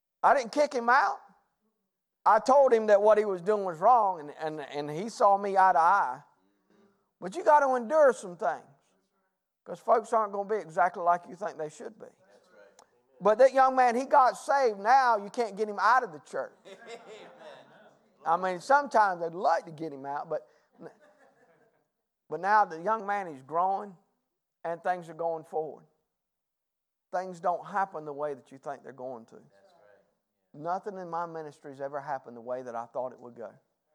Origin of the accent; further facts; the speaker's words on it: Greenville, North Carolina, United States; I was raised in Greenville, North Carolina, probably about 2 hours from here, 2.5 hours from here. And I was raised in a town that was a college town.